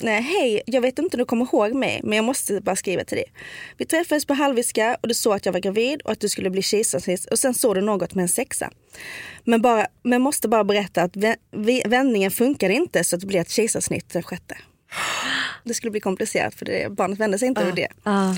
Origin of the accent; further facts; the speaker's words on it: Skåne, Sweden; accent: Scanian; jag kommer verkligen sticka ut för jag pratar skånska.